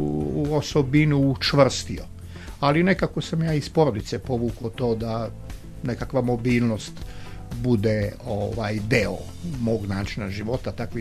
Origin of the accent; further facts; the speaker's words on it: Montenegro; jer mi smo zavičajci, ali pošto kod nas u Crnoj Gori postoje plemena, on je iz Kuča, ja sam iz Moračana